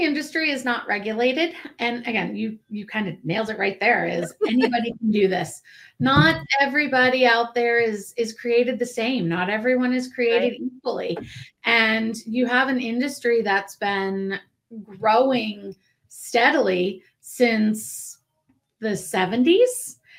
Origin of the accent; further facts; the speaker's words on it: Kentucky, United States; So I grew up in Kentucky and I rode horses and worked actually at Churchill Downs.